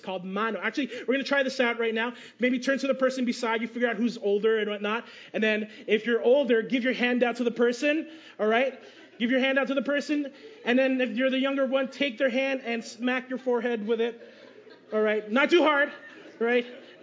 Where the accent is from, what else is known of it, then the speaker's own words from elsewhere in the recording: Canada; And I'm like, "Mom, I'm Canadian, not Filipino," right?